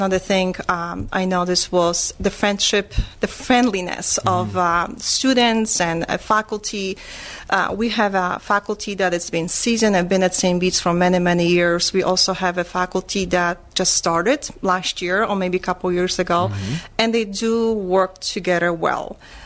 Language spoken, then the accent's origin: English; Andrychów, Lesser Poland, Poland; English is a second language; moved away as an adult; now in United States; Yes, I was born and raised in small town southern of Poland, Andrychów, very close to the town of John Paul II, Wadowice. And I'm from big family, one of 12.